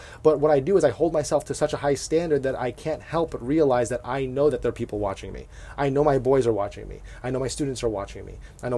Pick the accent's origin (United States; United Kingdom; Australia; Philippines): Philippines; We're Filipino, right?